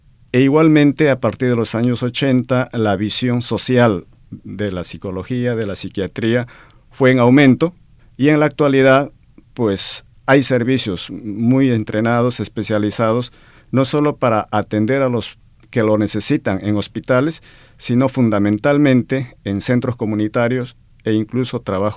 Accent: Peru; also born or lived in Spain; now in United States; yo soy de natural de Perú. Uh-huh. Allí estudié psicología, estudié medicina, me formé en rehabilitación y en psiquiatría. Luego estuve trabajando primero en Perú, luego en España por 15 años

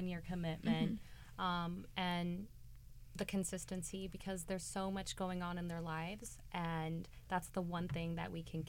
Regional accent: California, United States; I was raised and born in the San Fernando Valley, and I saw a lot that I hadn't seen

